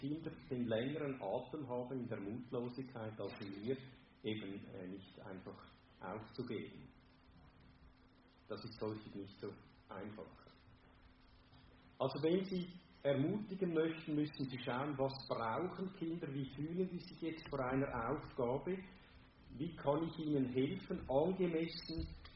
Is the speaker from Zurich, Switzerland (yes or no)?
yes; Zurich, Switzerland; ich bin in Zürich aufgewachsen